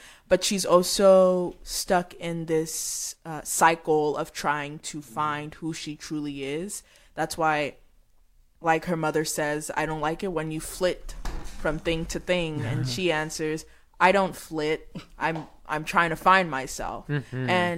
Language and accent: English; Nigeria; I'm from Nigeria.